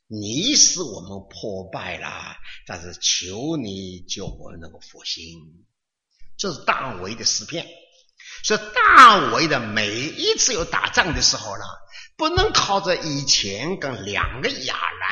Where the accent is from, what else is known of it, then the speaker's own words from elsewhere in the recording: China; 我们是中国人，我是中国人，我要知道我中国的历史。